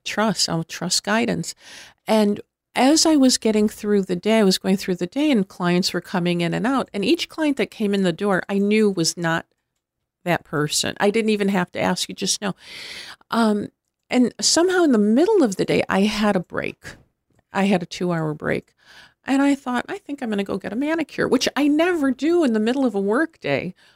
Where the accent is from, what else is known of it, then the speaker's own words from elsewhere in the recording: Detroit, Michigan, United States; I'm from the Detroit area.